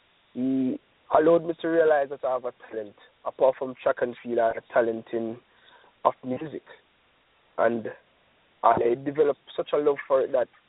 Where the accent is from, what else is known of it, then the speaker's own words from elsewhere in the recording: Falmouth, Trelawny, Jamaica; also born or lived in Montego Bay; So I grew up in Falmouth. I was born in Montego Bay, grew up in Falmouth. Went to early schools. School would be in Falmouth, and where I started doing track and field. Then I went to high school in Montego Bay.